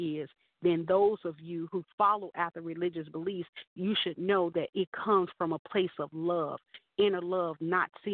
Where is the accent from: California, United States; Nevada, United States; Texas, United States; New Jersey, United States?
Nevada, United States; I'm your host tonight … live from Las Vegas. I am so happy right here in Nevada, my hometown, but my home state, rather.